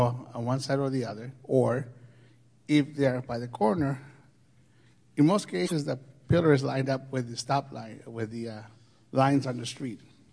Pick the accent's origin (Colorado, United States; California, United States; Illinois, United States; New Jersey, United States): California, United States; Los Angeles; I'm from Los Angeles.